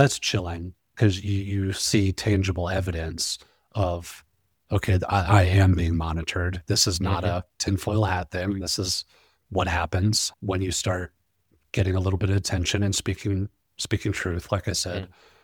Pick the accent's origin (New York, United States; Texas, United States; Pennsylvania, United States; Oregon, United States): Texas, United States; I grew up in Texas. My dad and uncles, you know, cowboy hats, handlebar mustaches.